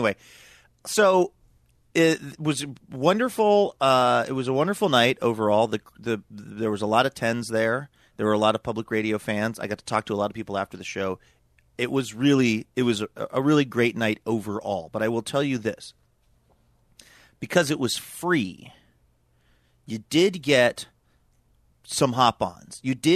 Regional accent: Bellingham, Washington, United States; And so I felt, and because Bellingham is my hometown, I just felt a certain amount of like, I really want to try to do a good job on this episode of the show. And I want to represent Bellingham well.

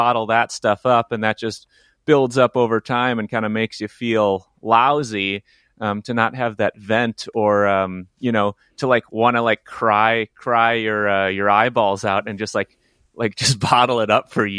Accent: Midwest, United States; it's like I grew up in the Midwest, you know, and there is certainly that like, you know, be tough, don't be soft kind of mentality

